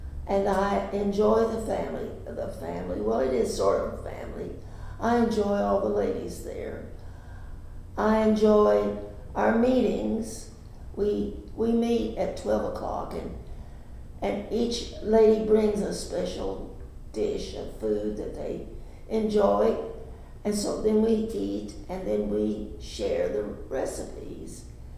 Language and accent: English; Fort Worth, Texas, United States; I came from Fort Worth, Texas, and I never canned anything. Nobody in my area canned food.